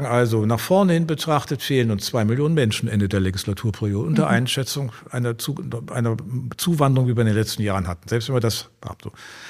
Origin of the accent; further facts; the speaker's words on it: Rhineland, Germany; weil ich bin ja Rheinländer